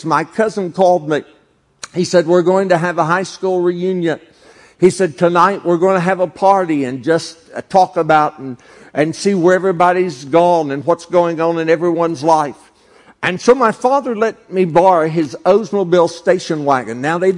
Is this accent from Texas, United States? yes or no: yes; Dallas, Texas, United States; born there; I was born on March the 1st, 1949 in Dallas, Texas